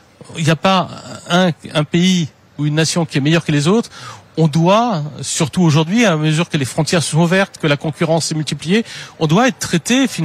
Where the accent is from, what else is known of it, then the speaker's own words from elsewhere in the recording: France; Donc nous, on se doit en tant que Français d'essayer de voir